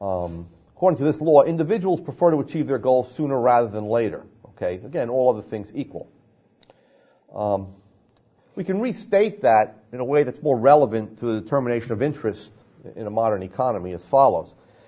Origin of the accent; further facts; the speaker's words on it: New Jersey, United States; ignoring the fact that I come from New Jersey.